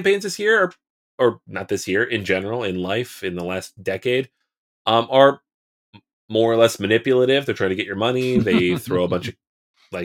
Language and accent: English; Seattle, Washington, United States; Not just because I'm from Seattle